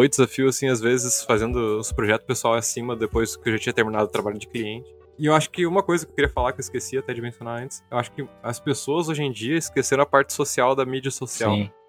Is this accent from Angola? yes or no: no; Brazil; E aí, cara, sou brasileiro aqui, né?